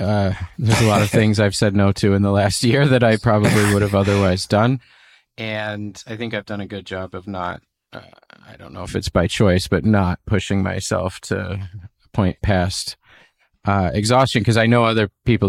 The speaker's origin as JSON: {"language": "English", "country": "United States", "said": "you know, you're in the UK, I'm from the States."}